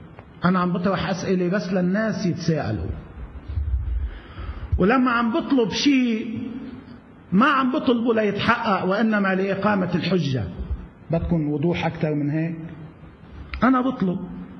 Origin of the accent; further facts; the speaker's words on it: Lebanon; حطونا على جنب، نحن لبنانيين